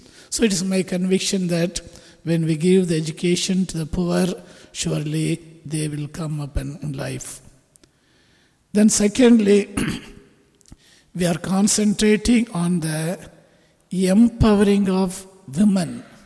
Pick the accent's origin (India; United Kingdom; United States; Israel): India; South India; English is a second language; I am from South India, and my diocese name is also a little longer, difficult to pronounce, Uttagamund.